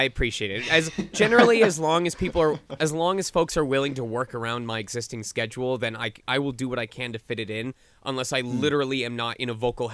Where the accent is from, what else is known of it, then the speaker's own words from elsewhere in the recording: England, United Kingdom; as an English voice actor, I actually don't have a physical form anymore.